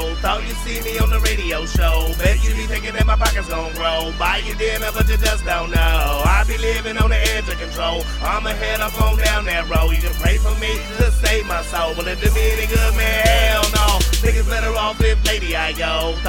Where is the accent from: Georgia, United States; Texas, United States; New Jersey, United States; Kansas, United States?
Kansas, United States; Wichita; I come from Wichita, Kansas. That's the middle of the map, the flatland. That's where I was born at.